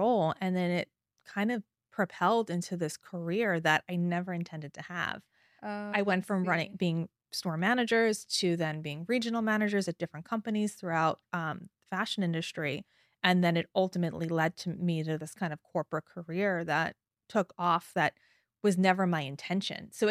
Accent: New York, United States; because I grew up on Long Island

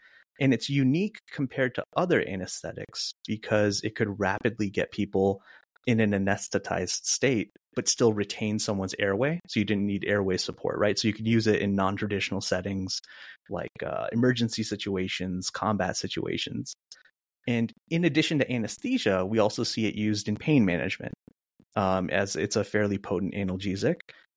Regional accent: Florida, United States; I grew up in Florida, where I developed a very deep love for soccer and hip hop.

